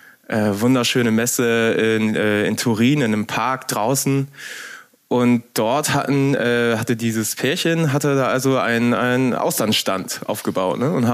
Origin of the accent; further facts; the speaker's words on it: Lower Saxony, Germany; Wir sind auf einem Dorf bei Bremerhaven aufgewachsen.